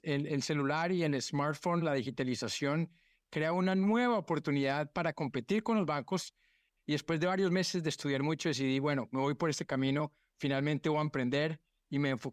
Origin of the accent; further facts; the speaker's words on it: Colombia; now in Brazil; siendo colombiano en Brasil, necesitaba abrir una cuenta en banco